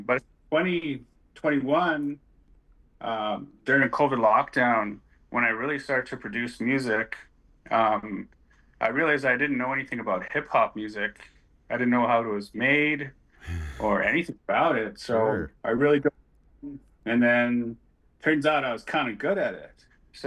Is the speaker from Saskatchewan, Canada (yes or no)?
yes; La Ronge, Saskatchewan, Canada; I'm originally from La Ranche, Saskatchewan, Treaty 6 territory.